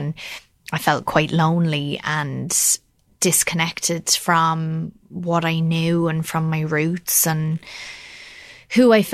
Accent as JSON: {"language": "English", "country": "Ireland", "said": "I'd used my own accent in the Grand Budapest Hotel, but I'd never helped to bring to life a sort of stereotypical Irish experience, which millions and millions of us have gone through for a very, very long time."}